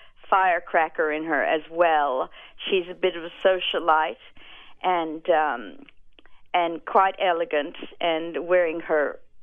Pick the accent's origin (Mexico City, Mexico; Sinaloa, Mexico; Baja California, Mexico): Mexico City, Mexico; moved away as an adult; also born or lived in Sydney, Australia; now in New York City, United States; And I was born in New York City. It's a very New York couple, but I have a strange accent because I was brought up in Mexico City and Sydney, Australia, and I came back to New York when I was 29.